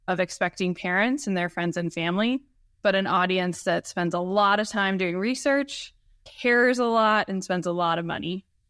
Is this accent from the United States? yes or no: yes; Phoenix, Arizona, United States; moved away as an adult; I grew up in Phoenix, Arizona, which is, I believe, where you are based.